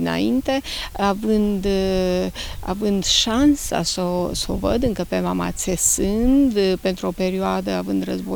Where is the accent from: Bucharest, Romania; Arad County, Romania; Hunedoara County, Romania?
Hunedoara County, Romania; Băița; Sunt din Munții Apuseni, la partea sudică, de fapt din Munții Metalifer